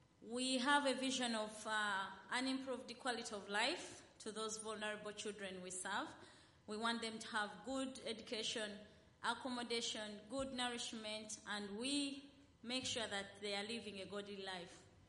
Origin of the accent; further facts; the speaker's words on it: Uganda; We come from Uganda, and we started this ministry.